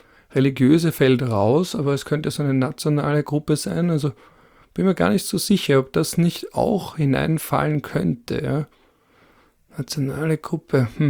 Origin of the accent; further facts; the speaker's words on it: Vienna, Austria; ich komme auch aus Wien